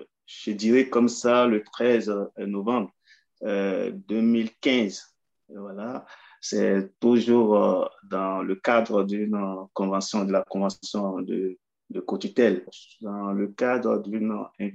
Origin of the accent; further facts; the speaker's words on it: Sassandra-Marahoué, Côte d’Ivoire; Moi, je viens de la Maraoué. La Maraoué, c'est une région qui est située au centre-ouest de la Côte d'Ivoire.